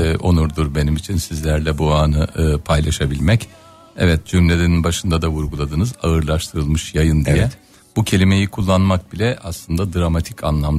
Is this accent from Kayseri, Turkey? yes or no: no; Konya, Turkey; also born or lived in Ankara; ben Konya'da doğdum. Uzun süre liseyi bitirene kadar 18 yıl boyunca orada kaldım. Daha sonra Ankara'ya geçtim, Mülkiye'de.